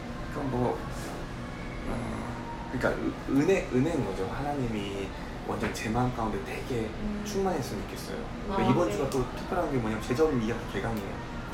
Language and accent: Korean; Daejeon, South Korea; 저희 집은 대전인데